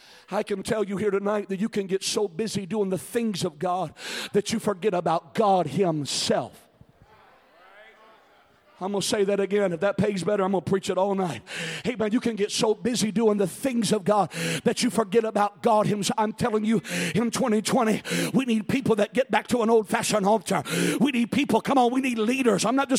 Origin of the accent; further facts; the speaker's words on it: Columbus, Ohio, United States; also born or lived in San Diego, United States; I was in San Diego, California, and my dad, we were just a different breed. And I was raised in Columbus, Ohio. We were like the Beverly Hillbillies that went to California.